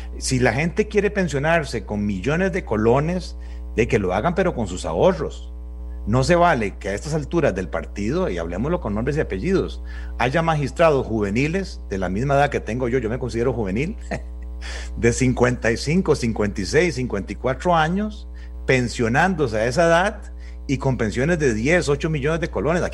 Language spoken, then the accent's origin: Spanish; Costa Rica; somos más que Noruega, más que Dinamarca, más que Finlandia